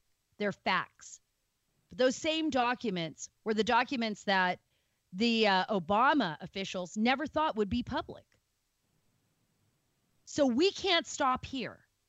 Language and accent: English; California, United States; I grew up in California with my mom's family after my father died.